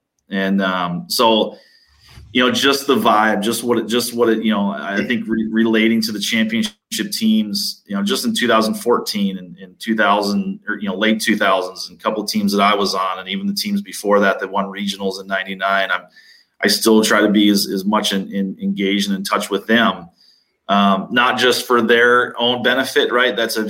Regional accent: Minnesota, United States; I grew up in the North, obviously played in a school in the North here in Minnesota.

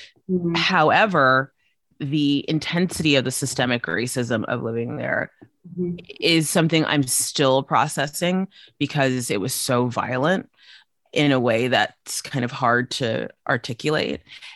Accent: South Africa; I grew up for a good chunk of my life in South Africa

